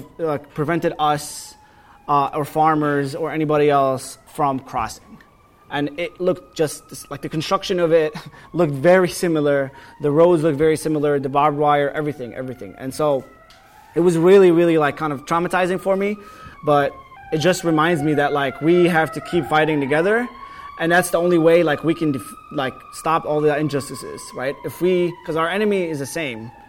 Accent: Palestine; So where I lived on a mountain in Palestine, and the mountain behind me belonged to people from my hometown.

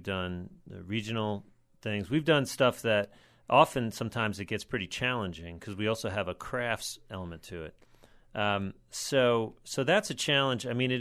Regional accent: New York, United States; I mean, I grew up in the Hudson River Valley, and … had a huge influence on my life.

